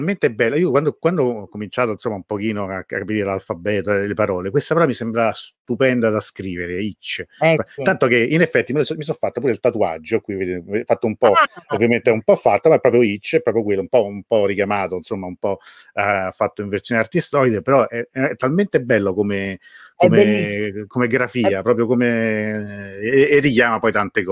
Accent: Rome, Lazio, Italy; Io quando ero ragazzino era così a Roma

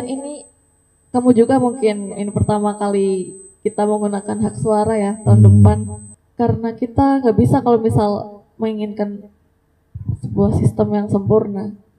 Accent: Pemalang, Central Java, Indonesia; born there; Ya, aku lahir di Pemalang tanggal 7 Maret 2004.

